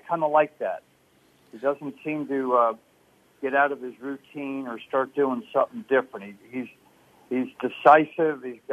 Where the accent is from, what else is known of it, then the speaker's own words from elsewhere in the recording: New Rochelle, New York, United States; born there; Yes, I was. I was born in New Rochelle, about 10 minutes from Wingfoot.